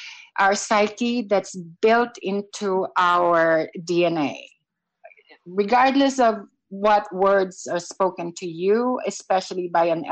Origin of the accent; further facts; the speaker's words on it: Philippines; my overall experience of being an immigrant, of being of a different race, of being a Filipino, of being brown, of being of a different race, has been wonderful.